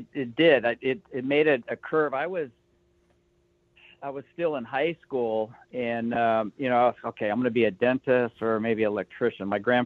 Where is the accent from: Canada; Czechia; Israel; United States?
United States; California; Growing up in the Riverside, San Bernardino area, you know, you have Walker Evans and Malcolm Smith.